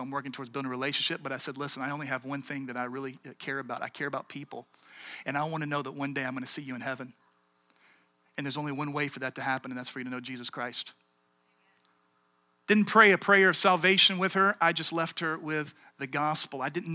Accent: South Carolina, United States; Remember preaching on the streets of Greenville, South Carolina, which is right outside of my hometown

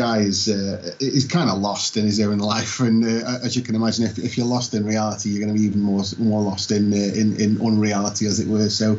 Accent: England, United Kingdom; I hail from the United Kingdom, Britain, England.

